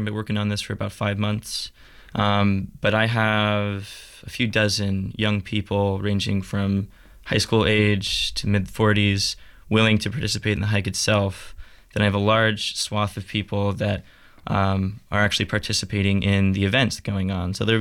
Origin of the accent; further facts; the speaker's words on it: Ashland, Oregon, United States; I'm from Ashland. Okay. Yeah, I grew up in the Cascade Mountains just outside of Ashland, where the pipeline actually crosses.